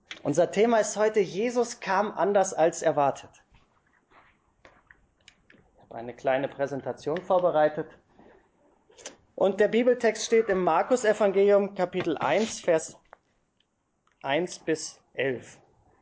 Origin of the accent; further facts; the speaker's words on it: Germany; now in Graz, Austria; Ich komme aus Graz, ursprünglich von Deutschland, aber seit jetzt schon fast 6 Jahren, am 17. Dezember sind es genau 6 Jahre, sind wir als Familie in Graz.